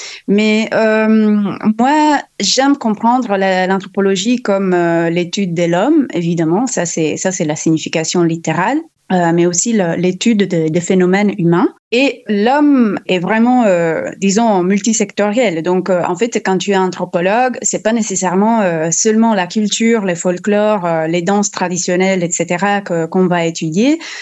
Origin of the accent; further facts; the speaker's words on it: Italy; accent: Italian; French is a second language; je suis italienne et justement, je pense que mon accent m'est trahi, je vais faire de mon mieux, mais normalement les gens aiment l'accent italien, donc ça devrait aller. Et j'ai fait mes études en Italie, à Bologne